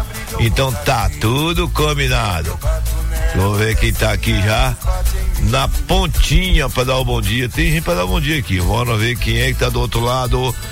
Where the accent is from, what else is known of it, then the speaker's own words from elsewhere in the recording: Jaguaquara, Bahia, Brazil; Essa música lembra lá da minha terra, né? Lá da famosa Jaguaquara. E na época lá eu tinha meus 8 aninhos